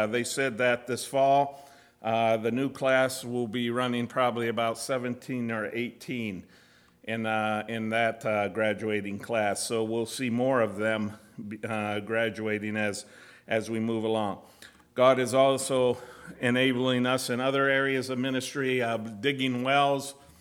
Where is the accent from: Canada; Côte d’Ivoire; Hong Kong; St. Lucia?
Côte d’Ivoire; now in United States; I was born and raised in Ivory Coast, have spent over 30 years there.